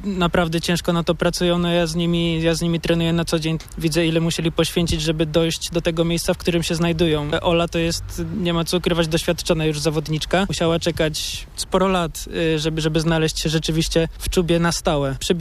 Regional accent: Poznań, Greater Poland Voivodeship, Poland; now in Podhale, Poland; Jestem oczywiście dumnym poznaniakiem

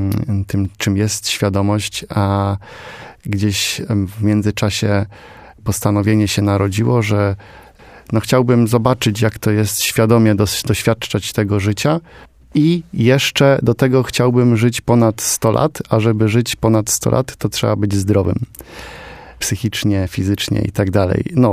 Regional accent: Poznań, Greater Poland Voivodeship, Poland; ja się tutaj urodziłem w Poznaniu i obecnie jestem tutaj najbardziej i najintensywniej, natomiast też jestem związany ze Środą Wielkopolską

